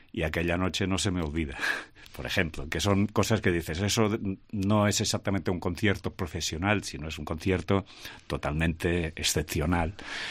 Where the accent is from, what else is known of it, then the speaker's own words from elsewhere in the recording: Scotland, United Kingdom; Spanish is a second language; ya que yo soy escocés y vivo en una zona celta.